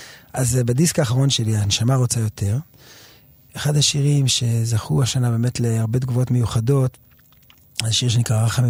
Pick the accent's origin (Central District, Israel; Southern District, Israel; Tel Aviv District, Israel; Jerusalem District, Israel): Jerusalem District, Israel; Jerusalem; גדלתי בכנסת הזה, בית יצחק, בשכונת הפרסים בנחלות